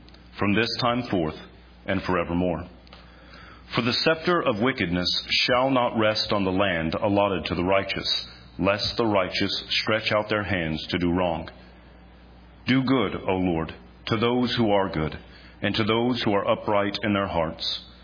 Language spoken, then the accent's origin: English; Texas, United States; Perhaps it's due to the fact that I grew up in the Texas Panhandle just a few short hours from here.